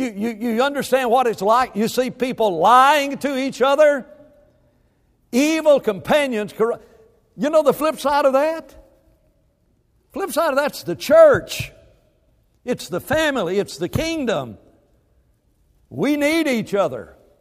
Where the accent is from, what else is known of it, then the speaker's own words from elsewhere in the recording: Alabama, United States; I came down here, I grew up up in Alabama and everything.